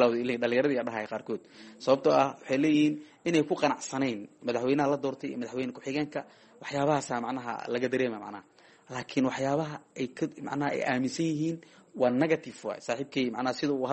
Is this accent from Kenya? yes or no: no; Jowhar, Hirshabelle, Somalia; born there; Marka anigu ahaantii magaalada bulshada Jowhar aan ku dhashay